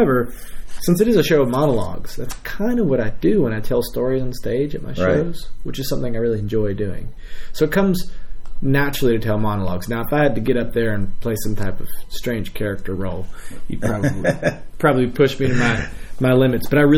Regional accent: Lexington, Kentucky, United States; You know, I growing up in Lexington, I went to the School for Creative and Performing Arts and lived and breathed theater for about 5 years.

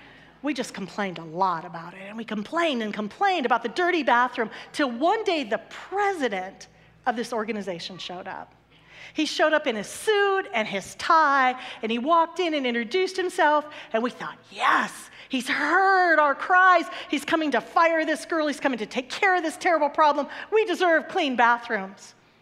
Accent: Iowa, United States; he lived in my home state of Iowa.

